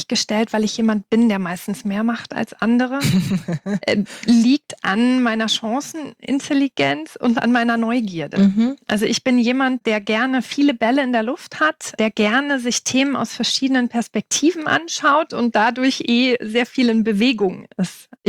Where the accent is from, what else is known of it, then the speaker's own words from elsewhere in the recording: Lower Saxony, Germany; moved away as an adult; Ich bin von Niedersachsen nach Baden-Württemberg gezogen in 2005.